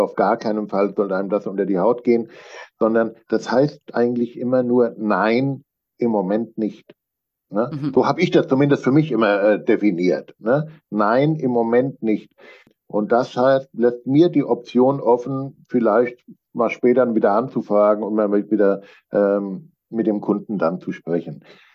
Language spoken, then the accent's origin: German; Alzey, Rhineland-Palatinate, Germany; born there; moved away as an adult; now in Hamburg, Germany; Ich bin ein gebürtiger Rheinhesse, geboren in Alzey, kleines Weinstädtchen Mainz, Worms, Bingen, Bad Kreuznach.